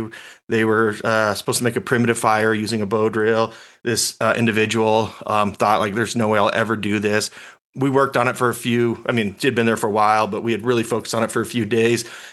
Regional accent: Las Vegas, Nevada, United States; And so growing up in Vegas, we don't have wonderful access to the outdoors. So I grew up traveling.

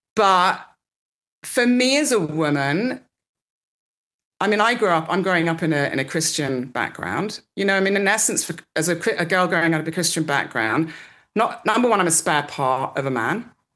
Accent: London, United Kingdom; I'm from London.

